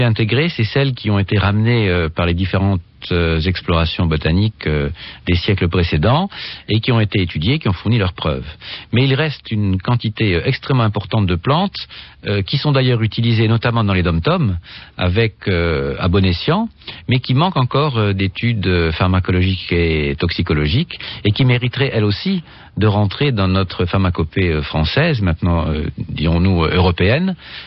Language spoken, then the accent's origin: French; Grand Est, France; Et une autre plante qu'on trouve chez nous en Lorraine, d'ailleurs dans toute la France